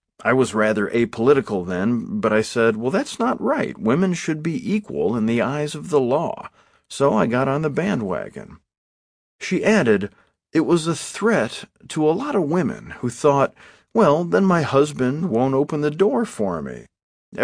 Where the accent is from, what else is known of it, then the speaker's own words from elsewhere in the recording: Illinois, United States; ran for a congressional seat in Illinois, my home state, to my shame.